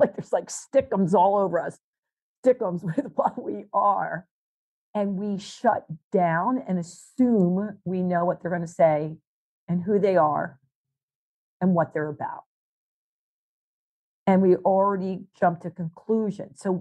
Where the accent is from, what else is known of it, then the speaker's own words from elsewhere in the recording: the South, United States; meaning I grew up in the South. I like Southern cooking